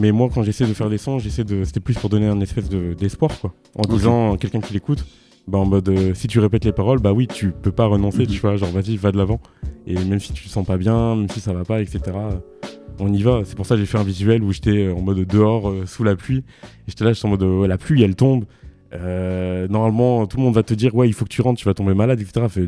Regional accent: Fougères, Brittany, France; born there; alors je suis breton.

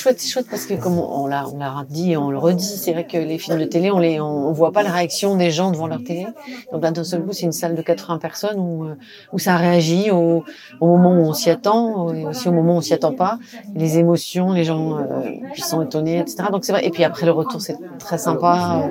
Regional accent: South-West, France; dans ma région d'origine un peu, parce que bon, étant du sud-ouest, j'étais quand même souvent dans les Pyrénées.

